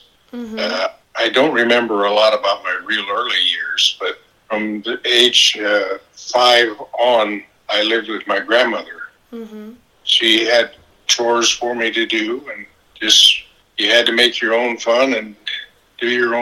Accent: Peru, Indiana, United States; also born or lived in Fort Wayne; I grew up in Peru, Indiana, and also in Fort Wayne.

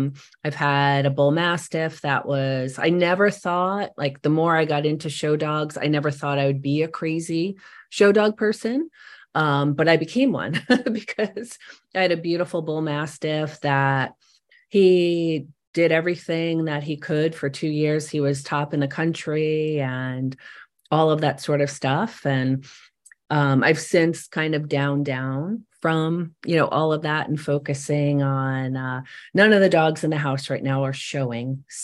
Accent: New York, United States; And I grew up in New York, and I had these, Westminster was a big deal because that was always on.

